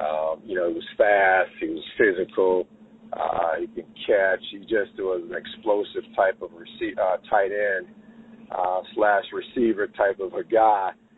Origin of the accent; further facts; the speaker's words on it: Americus, Georgia, United States; a mentoring program in my hometown, Americus, Georgia.